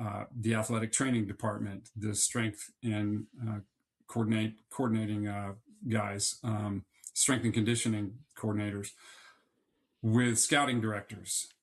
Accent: Florida, United States; Well, I grew up in Central Florida and had a chance to play golf as a young kid

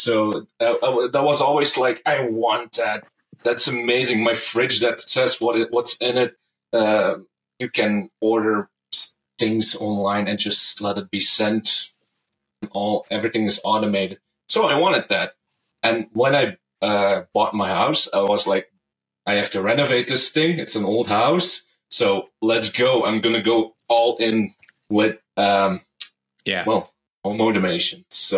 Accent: Belgium; Well, I'm from Belgium.

